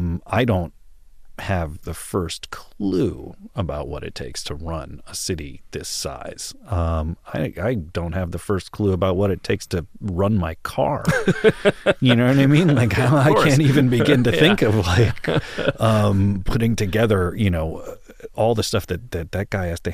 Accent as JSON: {"language": "English", "region": "Texas", "country": "United States", "tie": "born or raised there", "said": "I mean, I grew up in Texas, but I was never a Texan, you know. I wasn't born there. That means I'm not a Texan."}